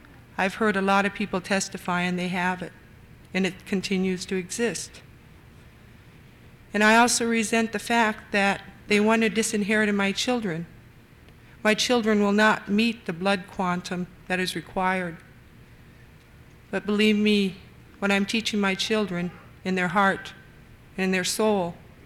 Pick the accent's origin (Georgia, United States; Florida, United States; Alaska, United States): Alaska, United States; Kotzebue; as a person born and raised in Kotzebue, living in probably both worlds